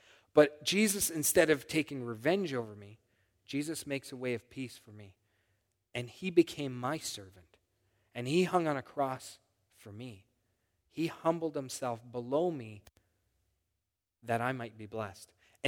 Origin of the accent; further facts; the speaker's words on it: Canada; that's a hard thing to admit as a Canadian, right?